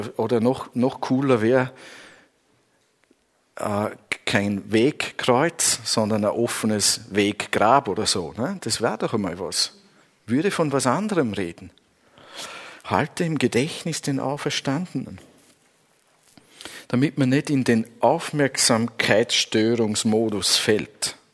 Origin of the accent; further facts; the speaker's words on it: Switzerland; Ich komme ja aus der Schweiz und dann war für mich, in der Schweiz gibt es auch sehr katholische Gebiete, aber ich komme aus einem anderen Teil.